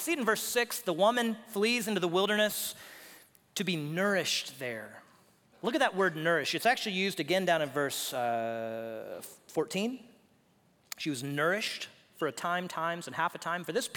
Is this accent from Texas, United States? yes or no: yes; Houston, Texas, United States; I grew up in Houston, where we get hurricanes and we get flood waters.